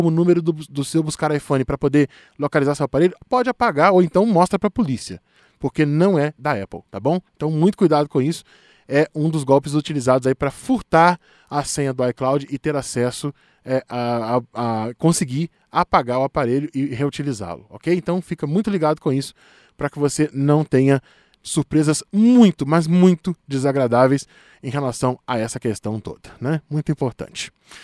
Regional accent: Belo Horizonte, Minas Gerais, Brazil; eu estive lá em BH, na minha terrinha

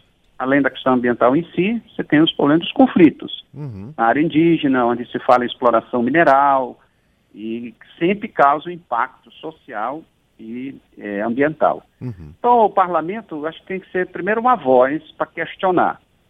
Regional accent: Amazonas, Brazil; eu sou do Amazonas, então a gente percebe isso

